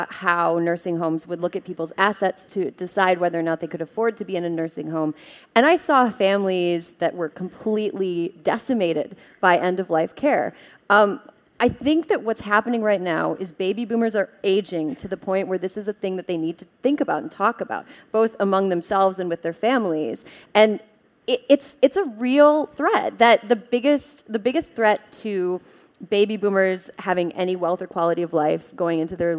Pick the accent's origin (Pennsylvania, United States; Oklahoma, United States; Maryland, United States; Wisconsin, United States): Wisconsin, United States; especially in my home state, Wisconsin.